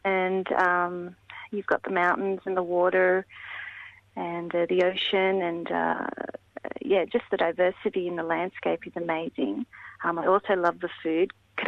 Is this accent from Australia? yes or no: yes; Australia; I'm not sure if it's because it's a slower pace of life or in Australia, we all just seem to be too busy.